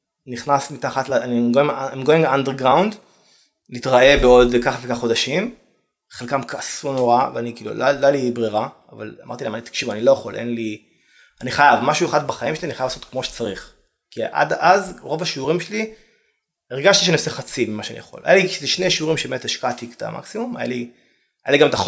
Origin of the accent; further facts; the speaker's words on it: Kiryat Shmona, Northern District, Israel; ואני גם חשבתי שאני הכי התחתית, אני כאילו בא מקריית שמונה.